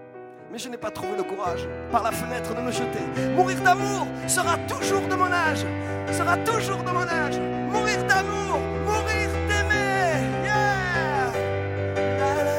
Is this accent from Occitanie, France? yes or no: yes; Perpignan, Occitanie, France; accent: Perpignan; avec mon accent de Perpignan.